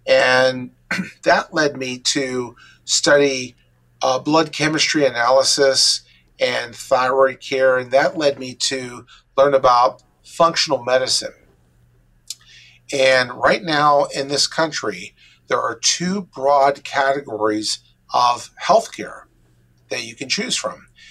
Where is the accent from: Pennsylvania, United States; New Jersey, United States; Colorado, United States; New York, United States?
Pennsylvania, United States; Pittsburgh; also born or lived in Davenport, Iowa; So I'm from Pittsburgh, and I did my pre-medical training here in Pittsburgh. Then I went to the Palmer College of Chiropractic in Davenport, Iowa, and I spent about 4 years there and graduated with my Doctor of Chiropractic degree in 2001. I then moved back to Pittsburgh